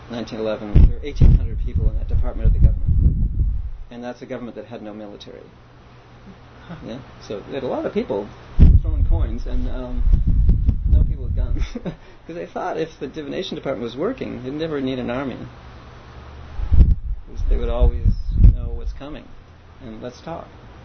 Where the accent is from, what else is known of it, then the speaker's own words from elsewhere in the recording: East Coast, United States; You know, like I'm from the East Coast, so, you know, I came out here and I had to learn all of that language